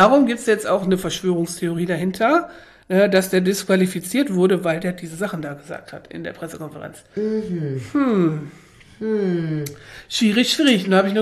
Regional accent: Germany; was ja für mich als Deutsche so unverständlich ist

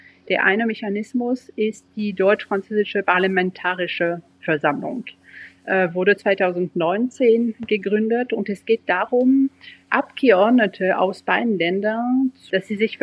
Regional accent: Switzerland; wenn ich mit Menschen in einem kleinen Dorf im Jura rede, wo ich herkomme, wo ein Teil meiner Familie noch lebt

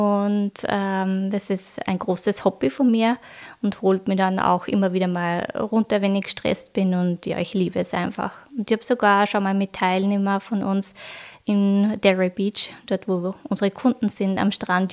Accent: Austria; Also es ist dieser Fachkräftemangel genauso spürbar wie bei uns in Österreich

